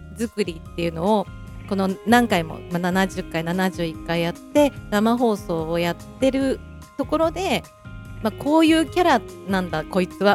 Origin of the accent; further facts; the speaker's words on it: Nagano, Japan; 私の地元の長野